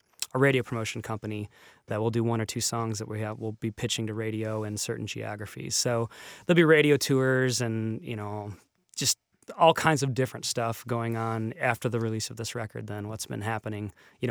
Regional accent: Detroit, Michigan, United States; Growing up in Detroit, I listened to a lot

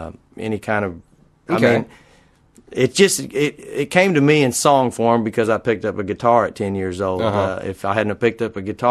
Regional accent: Texas, United States; I was raised up in Texas outside of Dallas, and it was semi-rural when I was little bitty and became just a suburb eat up by Dallas by the time I grew up.

